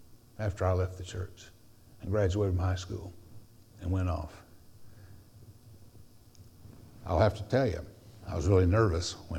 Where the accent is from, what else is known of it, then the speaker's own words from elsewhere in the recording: Kingsport, Tennessee, United States; I was back in my hometown of Kingsport.